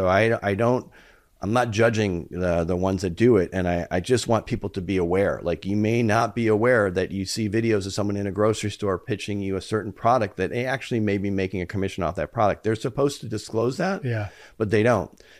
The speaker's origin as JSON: {"language": "English", "town": "New York City", "region": "New York", "country": "United States", "tie": "born or raised there", "also_born_or_lived": "Detroit / Los Angeles", "said": "Like, I was born in Detroit, spent most of my youth in New York City, came to California, lived"}